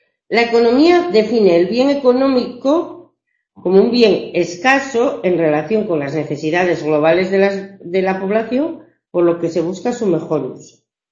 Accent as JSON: {"language": "Spanish", "region": "Asturias", "country": "Spain", "said": "por ejemplo en el norte de España, yo estoy en Asturias, no sé si lo ubicáis, pero está en la zona del mar Cantábrico."}